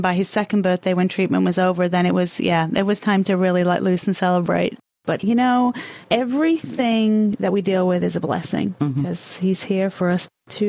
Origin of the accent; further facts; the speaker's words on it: England, United Kingdom; moved away as an adult; also born or lived in Wisconsin; now in Tennessee, United States; I moved from England in my early 20s, just after college. I moved from England and spent 10 years in Wisconsin, and now 10 years down here in Tennessee.